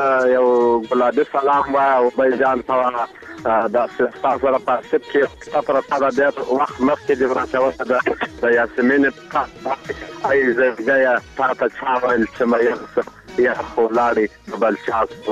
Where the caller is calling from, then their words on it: Arghandab, Kandahar, Afghanistan; د کندهار ولایت درغنداب ولسوالۍ څخه مې